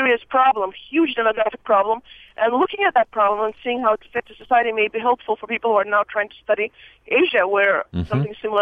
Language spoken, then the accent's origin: English; Russia; born there; English is a second language; moved away; I was born in Russia